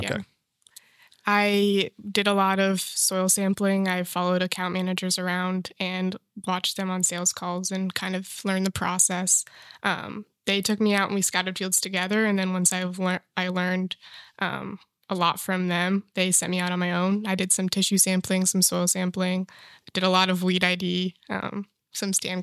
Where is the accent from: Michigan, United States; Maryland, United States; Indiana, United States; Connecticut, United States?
Indiana, United States; Batesville; I grew up in Batesville, Indiana. I went to Purdue.